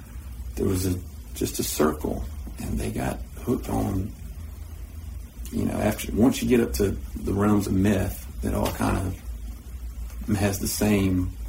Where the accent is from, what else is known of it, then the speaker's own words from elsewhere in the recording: United States; I grew up in Erwin County since the second grade.